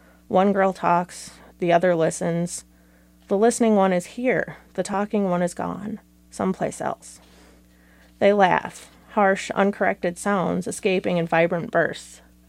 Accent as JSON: {"language": "English", "town": "Duluth", "region": "Minnesota", "country": "United States", "said": "I am reading some poetry today, and I am from Duluth."}